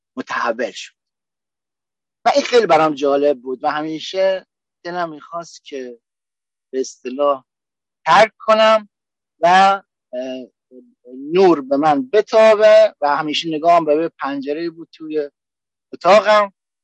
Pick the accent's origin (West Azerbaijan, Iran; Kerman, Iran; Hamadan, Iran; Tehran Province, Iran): Kerman, Iran; من از امریکا نیستم، من بچه ایران هستم، ایرانی هستم و اهل شهر کرمان هستم